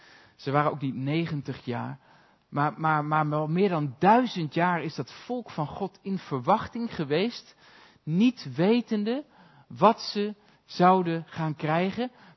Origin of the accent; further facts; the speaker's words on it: Leeuwarden, Friesland, Netherlands; born there; er is afgelopen jaar is er een gemeente geweest in Leeuwarden, de plek waar ik geboren ben.